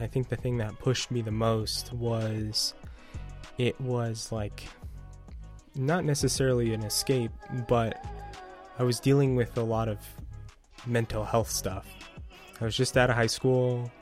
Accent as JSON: {"language": "English", "region": "Utah", "country": "United States", "tie": "born or raised there", "said": "a music producer in Salt Lake City, Utah. I go by he, him pronouns, and born and raised in Utah."}